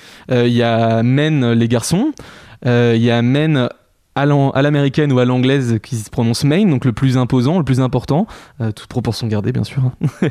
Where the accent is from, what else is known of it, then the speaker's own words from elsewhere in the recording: Evron, Pays de la Loire, France; on vient tous d'Evron, dans l'Est mayennais. Et on était tous au lycée ensemble